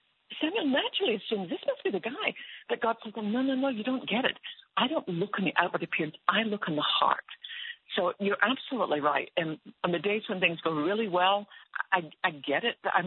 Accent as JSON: {"language": "English", "region": "Scotland", "country": "United Kingdom", "tie": "born or raised there", "said": "in Scotland, and I'm sure it's the same here"}